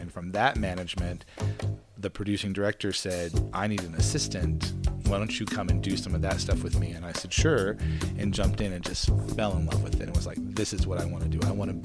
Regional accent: Tennessee, United States; Well, I grew up in Overton County, so this is home for me.

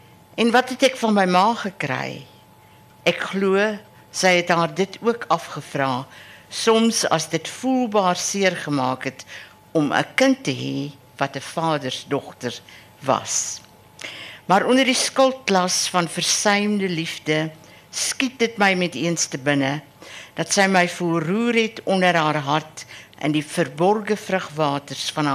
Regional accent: Harrismith, Free State, South Africa; ek is nie hier gebore nie. En ek is in die Vrystaat gebore en ek het 'n sekere loyaliteit aan waar ek groot geword het. In Harrismith, in die Oos-Vrystaat.

